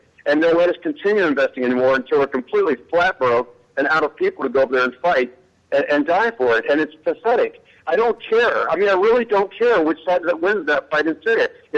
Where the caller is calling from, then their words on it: Indianapolis, Indiana, United States; Yeah, well, I'm an American soldier